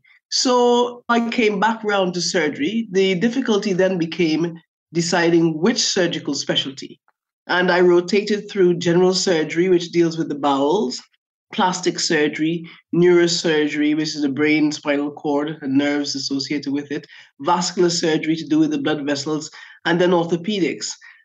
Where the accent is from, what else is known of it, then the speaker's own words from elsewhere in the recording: Guyana; I grew up in Guyana in South America. So this is a country which is aligned with the Caribbean more than South America. It's the only English-speaking country in South America.